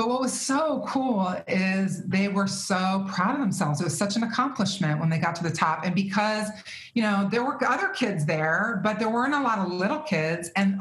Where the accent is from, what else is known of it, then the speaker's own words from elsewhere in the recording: Virginia, United States; Like, I grew up in Virginia and I'm from Virginia and I've hiked a lot in the Shenandoah.